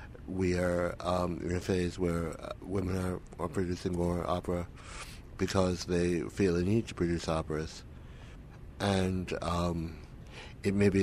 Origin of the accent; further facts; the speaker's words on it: Hawaii, United States; now in Berlin, Germany; because I was from Hawaii and knew Hawaii and loved Hawaii